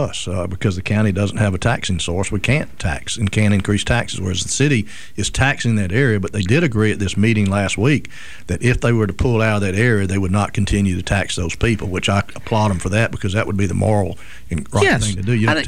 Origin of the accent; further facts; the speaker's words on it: Mobile, Alabama, United States; because I grew up in Mobile and always were involved in Mardi Gras, still am